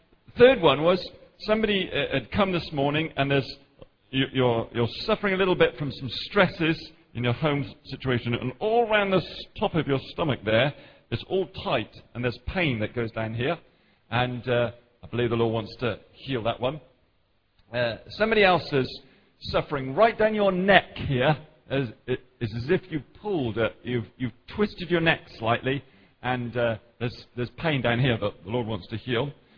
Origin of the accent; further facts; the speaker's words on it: Henley-on-Thames, South East England, United Kingdom; Hello there … I'm from Henley-on-Thames, pastor of a Baptist church there